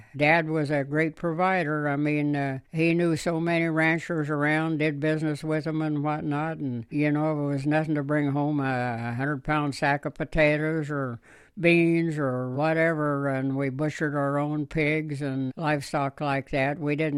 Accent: Terra Bella, California, United States; I grew up basically in the Tarabella-Porterville area in California.

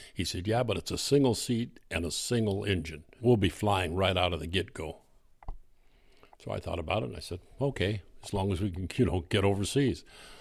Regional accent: Orange Cove, California, United States; Now, you have to remember, I was raised in Orange Cove area. We were short on aspiration and long on labor.

